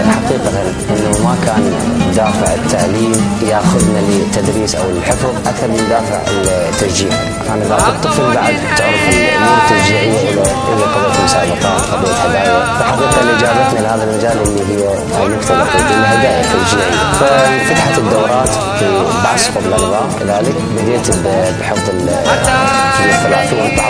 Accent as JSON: {"language": "Arabic", "country": "Iraq", "said": "تمثيل بلدي العراق"}